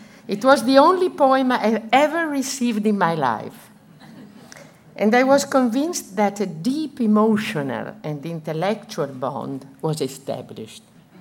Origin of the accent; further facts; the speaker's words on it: Vicenza, Veneto, Italy; English is a second language; In Vicenza, my hometown, we were welcomed at the railway station by over 60 students